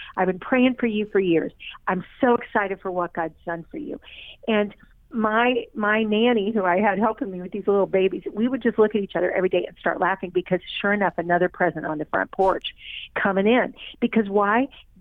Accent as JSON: {"language": "English", "town": "Tulsa", "region": "Oklahoma", "country": "United States", "moved": "as an adult", "lives_now": "New York, United States", "said": "I came from Tulsa, having known tons and tons and tons of people for years, starting all over, wondering if I was crazy to be making the move"}